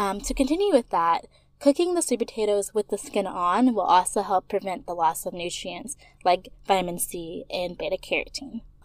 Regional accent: Florida, United States; also born or lived in Texas; I mean, I am a girl from the South. I was raised in both Florida and Texas, so sorry, not sorry.

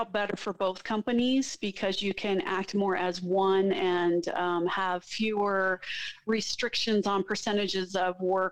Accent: Netherlands; and we're from the Netherlands.

